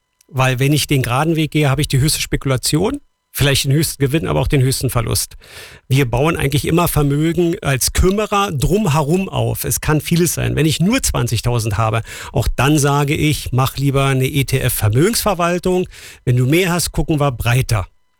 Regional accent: Berlin, Germany; Also ich verstehe den Satz als Berliner nicht

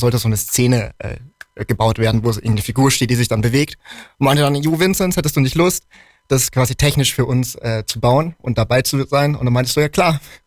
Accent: Bavaria, Germany; Man muss dazu sagen, wir kommen beide aus Bayern.

